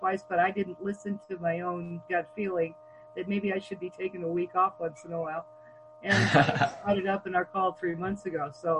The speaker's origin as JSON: {"language": "English", "region": "Hawaii", "country": "United States", "tie": "born or raised there", "said": "But I was born and raised in Hawaii, and that was kimchi was in my diet all along."}